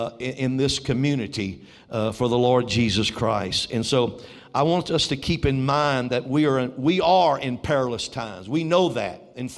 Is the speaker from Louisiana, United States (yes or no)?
yes; Louisiana, United States; now I'm from Louisiana, and I'm a Cajun, and I'm going to attempt to pronounce this word.